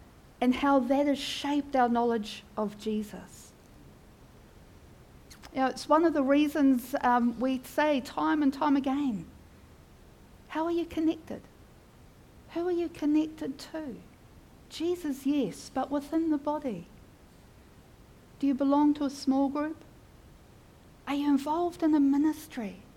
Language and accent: English; Auckland, New Zealand; I was born and raised in Auckland, but every trip that we took as a family was out of Auckland, going to visit family that lived far away.